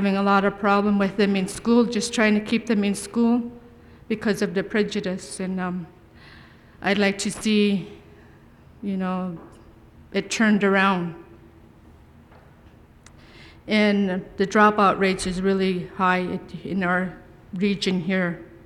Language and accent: English; Gulkana Village, Alaska, United States; I'm from Gulkana Village.